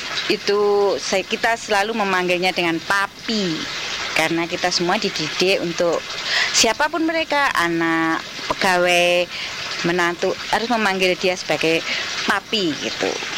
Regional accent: East Java, Indonesia; Saya berasal dari Jawa Timur, di mana saya selalu terbuka.

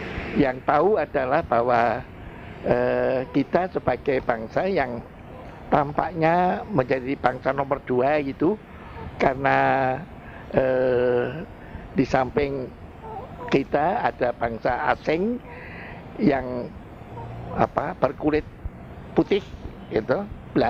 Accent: Maos, Central Java, Indonesia; born there; saya yang nomor 2 dilahirkan di Maos

